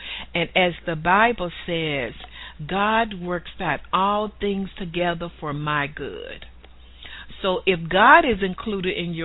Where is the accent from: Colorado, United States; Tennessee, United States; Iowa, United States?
Tennessee, United States; Chattanooga; I grew up in Chattanooga, Tennessee, went to college, had my master's degree.